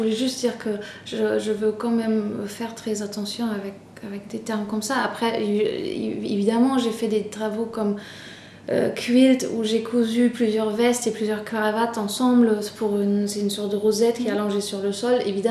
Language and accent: French; Germany; moi comme Allemande avec cette histoire c'est un peu lourd de porter ça